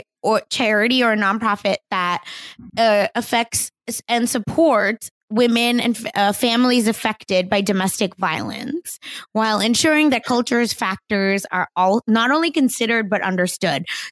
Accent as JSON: {"language": "English", "region": "Oklahoma", "country": "United States", "said": "I'd be like, I'm from Oklahoma."}